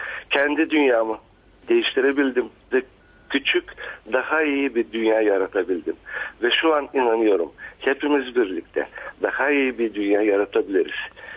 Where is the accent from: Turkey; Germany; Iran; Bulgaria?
Bulgaria; Deliorman; Bizi ne Türkler kabul ediyor ne Bulgarlar. Onun için tekrarlıyorum. Biz deli ormanlıyız. Biraz da delilik kanımızda.